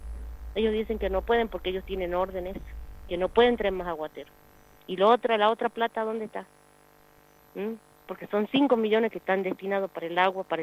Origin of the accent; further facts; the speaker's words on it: Tartagal, Salta, Argentina; Sí, yo de Tartagal, todos los que venimos somos de Tartagal, de las comunidades de la Ruta 86. Yo soy parte guaraní